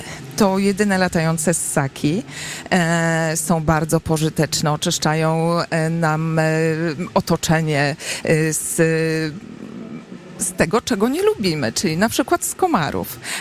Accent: Gołuchów, Greater Poland Voivodeship, Poland; Mieszkam tu od urodzenia, więc to były częste przypadki, kiedy zwiedzałam park.

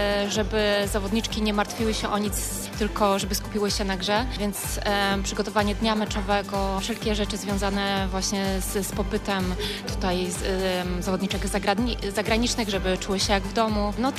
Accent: Bydgoszcz, Kuyavian-Pomeranian Voivodeship, Poland; Ja pochodzę z okolic Bydgoszczy

